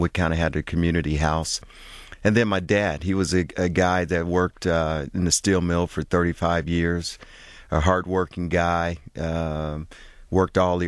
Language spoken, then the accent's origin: English; Muncie, Indiana, United States; also born or lived in West Memphis, Arkansas; Actually, I was born in West Memphis, Arkansas. My mom's from West Memphis, Arkansas. My dad's from Memphis, Tennessee. And they moved to Muncie, Indiana when I was probably a month old. And I was raised in Muncie, Indiana.